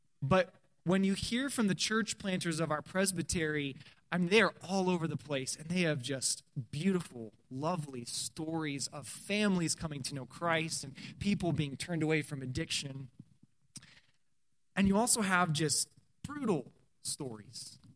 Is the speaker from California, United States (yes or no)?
no; Indiana, United States; I'm from Indiana. It's just humid all the time.